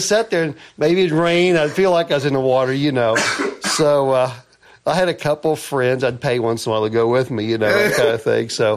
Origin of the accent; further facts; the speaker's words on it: Ohio, United States; I grew up on Rocky Fork Lake and I love the boat and I love the ski.